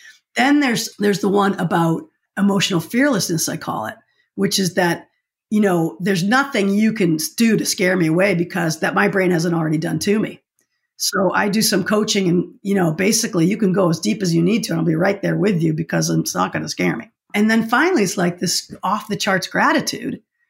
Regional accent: Massachusetts, United States; I'm in from Massachusetts.

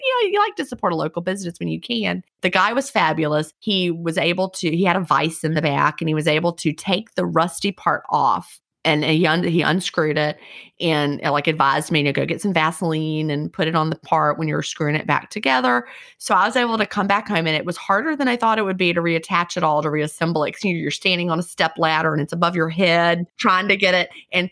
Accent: Virginia, United States; because, you know, I grew up in Virginia.

